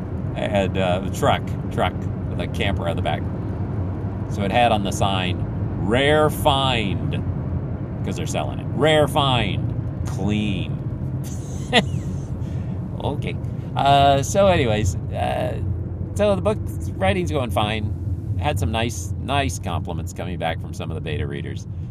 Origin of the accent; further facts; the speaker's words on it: Philippines; now in United States; I grew up in the Philippines, and we were doing these trips back and forth with, you know, 4 or 5 years on, 1 year, 1 or 2 years back, 4 or 5 years on.